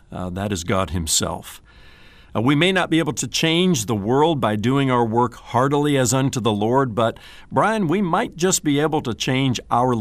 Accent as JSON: {"language": "English", "region": "Indiana", "country": "United States", "tie": "born or raised there", "said": "when I was growing up in Indiana, I often heard sermons about the dangers of smoking and drinking"}